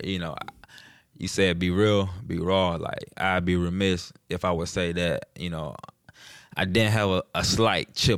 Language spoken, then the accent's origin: English; Alabama, United States; now in New Jersey, United States; Nah, man, I was born and raised in Alabama. Like, you know, just the latter part of my life, you know, like my whole childhood was spent in Alabama.